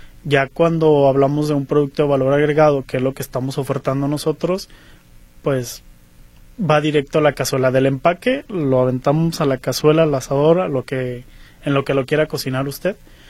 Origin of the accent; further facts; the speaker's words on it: Mexico; pues ahora sí que la rachera, un asado, o una discada, no sé, somos mexicanos, ¿no?